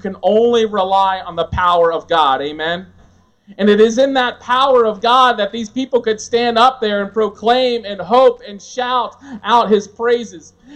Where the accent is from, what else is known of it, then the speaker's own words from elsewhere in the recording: United States; And for sure, as an American, when the lights go out in sanctuary, the sound goes out